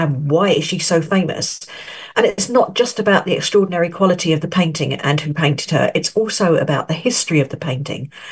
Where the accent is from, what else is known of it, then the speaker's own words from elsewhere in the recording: United Kingdom; now in France; I'm a British writer and I'm the editor of the Good Life France magazine and website. My home is in the far north of France, Pas-de-Calais, and I live in an old farmhouse